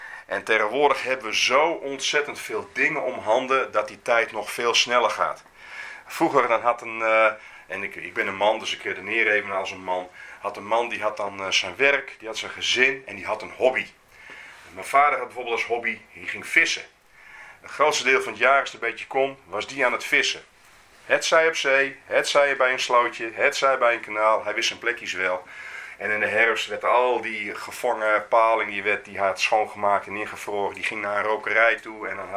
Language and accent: Dutch; Netherlands; want wij hoeven als Nederlander niet te leren om ook eens een keer aan jezelf te denken.